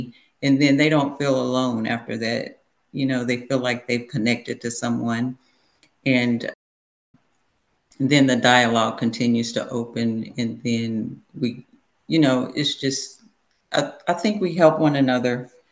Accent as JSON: {"language": "English", "town": "Tulsa", "region": "Oklahoma", "country": "United States", "tie": "born there", "lives_now": "Houston, United States", "said": "I am from Houston, Texas, but I was born in Oklahoma, in Tulsa, Oklahoma, went to school in Norman, Oklahoma, then moved to the Dallas area, and now we're settling down in the Houston Metroplex."}